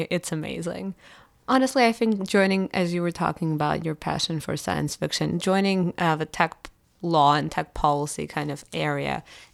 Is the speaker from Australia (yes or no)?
no; Russia; English is a second language; now in United States; Growing up in Russia, I never knew that there was, you know, two camps.